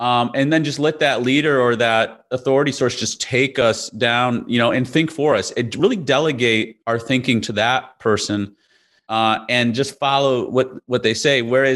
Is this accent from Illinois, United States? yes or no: yes; Chicago, Illinois, United States; I grew up in Chicago in the Midwest